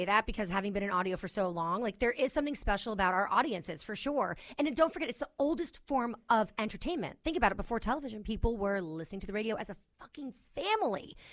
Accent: New York, United States; I'm telling you too, as a New Yorker, I don't know about you guys, but grocery shopping is such a pain in my butt.

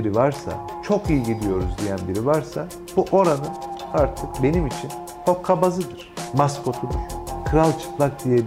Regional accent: Bursa, Turkey; Ve sonrasında Bursa'ya döndüm. Bursa'ya dönünce memleketime araştırmacılık hep yapmak istediğim

